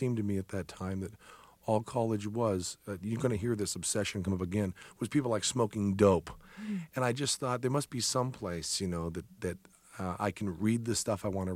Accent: Greenfield, Massachusetts, United States; born or raised there

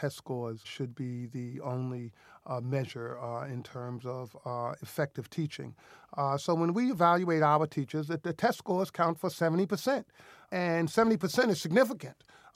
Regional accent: South Bronx, New York, United States; You know, I grew up in the South Bronx. I grew up in a poor school where most students were failing.

